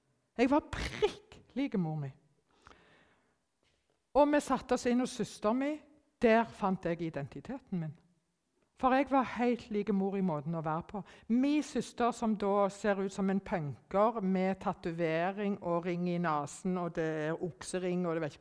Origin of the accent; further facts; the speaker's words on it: Germany; håper ingen vet at jeg er tysk